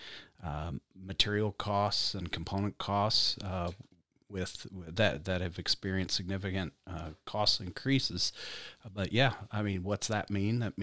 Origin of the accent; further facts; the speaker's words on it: Tipton, Iowa, United States; Originated actually in Eastern Iowa, Tipton, Iowa, born and raised in Cedar County. My wife and two daughters have a small farm there.